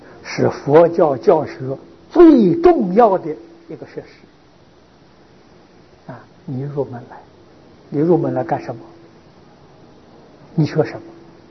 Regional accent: China; 就像我们中国人供祖先牌位，不忘记祖先

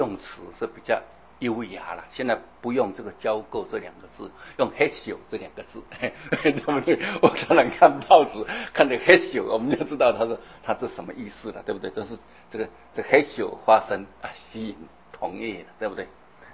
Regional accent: China; 所以我们中国人也有一点道理

